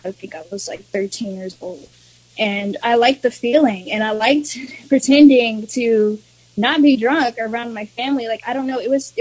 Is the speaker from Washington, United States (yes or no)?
no; Torrance, California, United States; born there; I was born in Torrance, California, Thanksgiving Day, 1998, 21 years old, about to be 22.